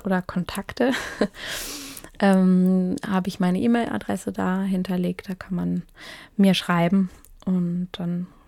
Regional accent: Lörrach, Baden-Württemberg, Germany; also born or lived in Freiburg / Switzerland; Ich komme auch aus der Gegend, also ich bin in Lörrach geboren und in Mülheim zur Schule gegangen und habe lange in Freiburg gelebt, bin dann eben zum Studium in die Schweiz und seit 2015 auch wieder hier im Ländle.

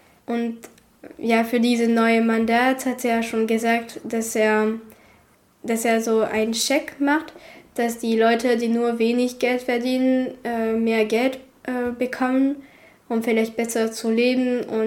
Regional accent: Grand Est, France; Also ich komme aus Frankreich, aus dem Elsass. Ich lebe in der Nähe von Mulhouse und ich bin jetzt 20 Jahre alt und studiere hier in Freiburg in der Pädagogischen Hochschule.

